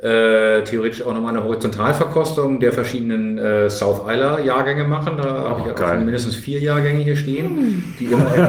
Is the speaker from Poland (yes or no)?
no; Northern Germany, Germany; Ich bin Norddeutscher, das sagt man nicht.